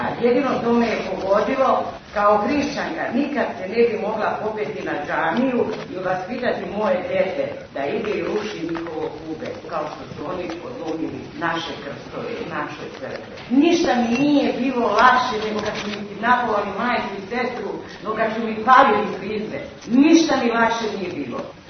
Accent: Kosovo; Ja sam sa Kosova.

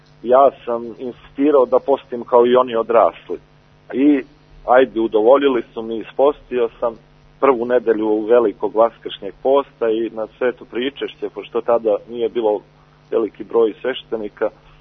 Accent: Belo Polje, Peć District, Kosovo; ja sam rođen dole u Metohiji u Peći, živeo do 18. godine, to jest odrastao u jednom naselju ili selu 2 km udaljenom od Peći, Belo Polje.

